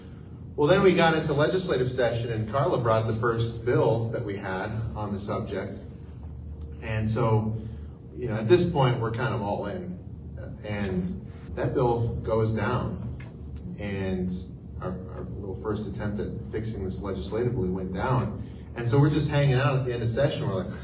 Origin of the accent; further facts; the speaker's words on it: Dell Rapids, South Dakota, United States; I'm from Del Rapids. I'm the Speaker of the House.